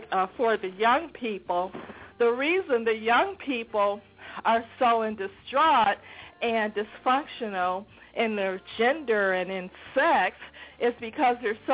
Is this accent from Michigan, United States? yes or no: yes; Detroit, Michigan, United States; now in Memphis, United States; I'm originally from Detroit. And we moved here to the Memphis region.